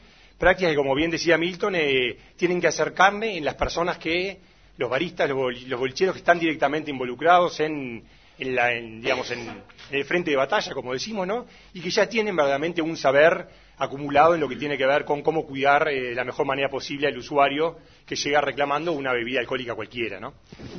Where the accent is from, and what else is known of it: Uruguay